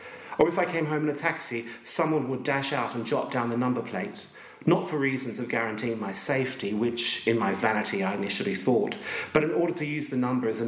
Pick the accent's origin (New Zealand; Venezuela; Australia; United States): Australia; Queensland; I guess my involvement with Vietnam now has been longer than my involvement with my hometown and sort of in my life in North Queensland where I came from.